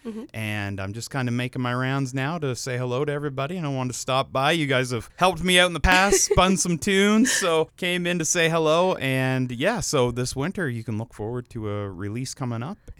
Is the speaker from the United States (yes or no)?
no; New Brunswick, Canada; I'm actually from New Brunswick, So I was back home for the summer